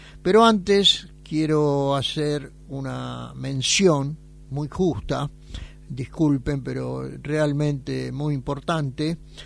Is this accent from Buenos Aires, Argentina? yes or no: yes; Buenos Aires, Argentina; yo soy porteño